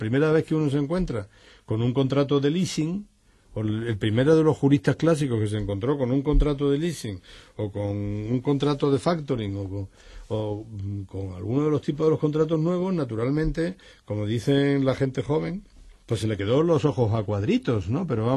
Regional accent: Andalusia, Spain; moved away; como yo ya no soy andaluz, sino soy un andaluz en el exterior

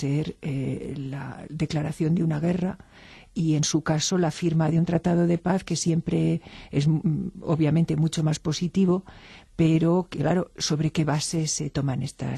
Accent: Spain; que es la más próxima a nosotros como españoles

